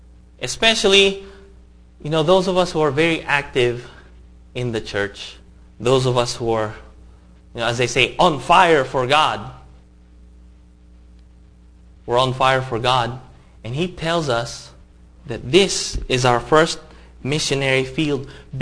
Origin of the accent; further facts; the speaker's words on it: United States; because, you know, they liked me because I came from the States, you know, and I spoke English without a Filipino accent, so they thought that was very cool.